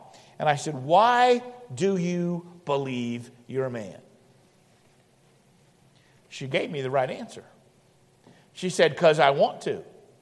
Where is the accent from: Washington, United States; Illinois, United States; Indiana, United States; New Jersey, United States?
Indiana, United States; Indianapolis; And I grew up in Indianapolis, and it was about noon.